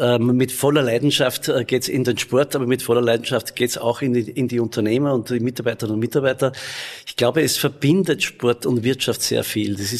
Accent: Upper Austria, Austria; ja, wir sind Oberösterreicher, wir wollen erfolgreich sein, wir packen an.

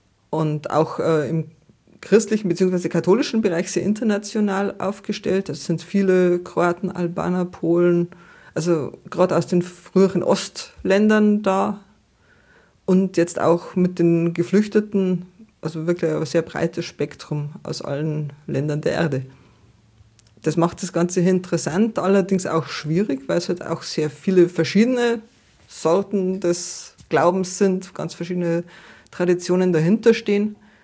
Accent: Bavaria, Germany; Ich bin eingewandert, genau. Ich stamme ursprünglich aus dem Landkreis Altötting. Bin ja geborene Altöttingerin quasi, dann in einem kleinen Ort in der Nähe aufgewachsen, Trostberg in die Schule gegangen, in Passau studiert, in Rom im Freijahr gewesen und dann schließlich zur Ausbildung in München gelandet.

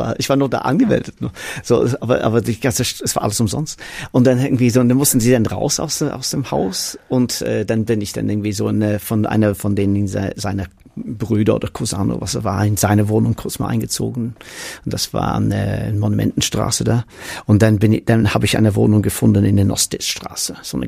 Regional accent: Manchester, North West England, United Kingdom; German is a second language; ich komme aus Manchester, aus dem Council House, ja, so Sozialbauwohnung.

